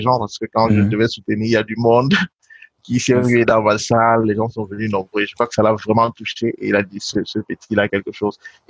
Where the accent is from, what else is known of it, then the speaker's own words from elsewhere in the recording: West, Cameroon; also born or lived in Douala; parce que je suis de l'ouest du Cameroun et à l'ouest il fait froid, je suis né à Douala, il fait chaud.